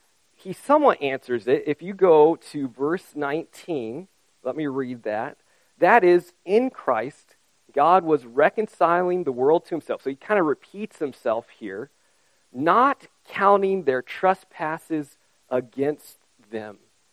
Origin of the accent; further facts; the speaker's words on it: Japan; So I grew up in Japan, and when I would travel back there